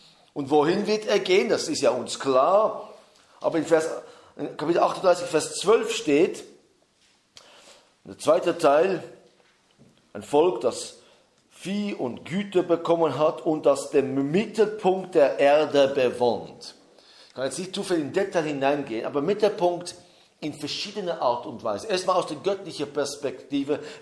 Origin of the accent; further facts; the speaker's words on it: Haifa, Haifa District, Israel; German is a second language; bis nach Haifa gekommen, das ist da, wo ich aufgewachsen bin